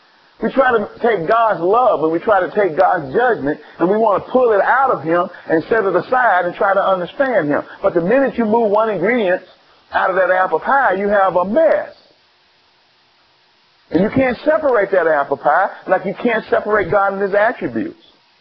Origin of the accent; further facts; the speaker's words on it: the South, United States; I grew up in the South, S-O-U-F-F. Still don't like pie.